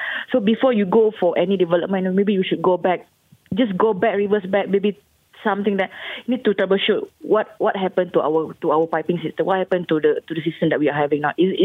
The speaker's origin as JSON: {"language": "English", "town": "Shah Alam", "region": "Selangor", "country": "Malaysia", "said": "from Shah Alam. I'm basically working there for about 4 years already."}